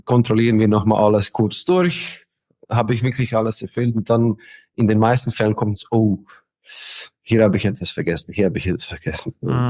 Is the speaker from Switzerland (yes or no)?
yes; Switzerland